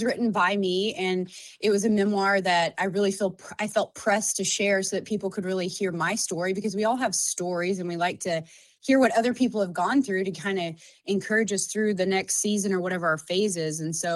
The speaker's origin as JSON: {"language": "English", "region": "Alaska", "country": "United States", "tie": "born or raised there", "said": "I grew up here in Alaska and fell in love with the sport of dog mushing at a young age of six"}